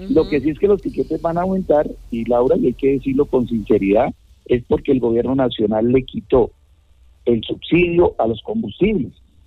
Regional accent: Guaviare, Colombia; que yo nací y hasta hoy, siempre celebro las Navidades con mi familia, con mis amigos, en el Guaviare, en mi tierra, que tanto queremos, donde nacimos

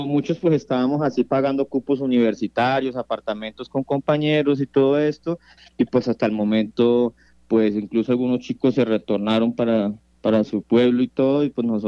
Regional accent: Guaviare, Colombia; moved away as an adult; now in Bogotá, Colombia; Pues nosotros salimos del departamento del Guaviare fue a cumplir nuestros sueños

